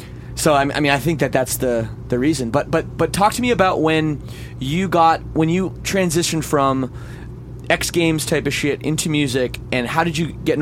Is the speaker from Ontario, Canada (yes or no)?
yes; Toronto, Ontario, Canada; I'm from Toronto